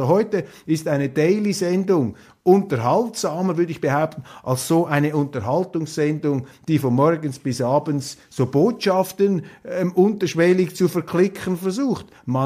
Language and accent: German; Switzerland; Darauf steuern wir zu und als Schweizer können wir diese Chance packen.